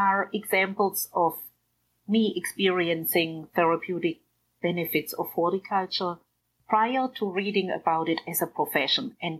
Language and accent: English; Baden-Württemberg, Germany; accent: German; English is a second language; moved away as an adult; now in United States; My accent is German. I come from a village near Ulm in the south of Germany and live in the States now since nearly 20 years.